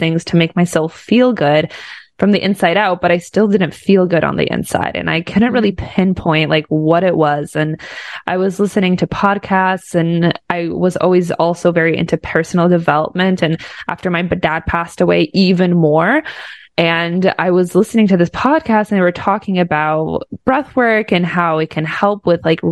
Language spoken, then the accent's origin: English; Oakville, Ontario, Canada; I was born and raised in Canada. So high five to all my Canadians listening to this. I was raised not far from Toronto in Oakville.